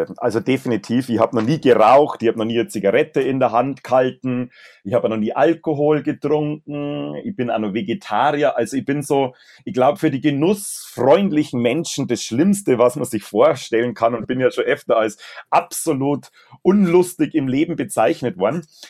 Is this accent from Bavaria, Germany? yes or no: yes; Bavaria, Germany; Also, wie man schon merkt, ich bin ein richtiger Bayer und bin im schönen Bayern groß geworden.